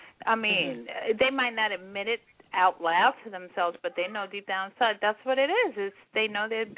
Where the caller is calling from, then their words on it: New York, United States; I'm New York.